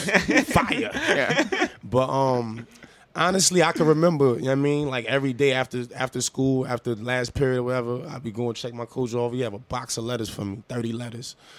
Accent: New York City, New York, United States; I'm from Harlem. I grew up going to Rucker Park, and I know that type of ball, as well as fundamental ball.

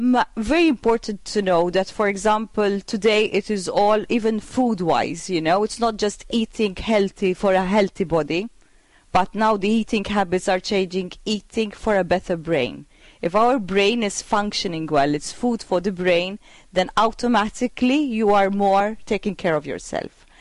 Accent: Malta; born there; I was born here in Malta, yes

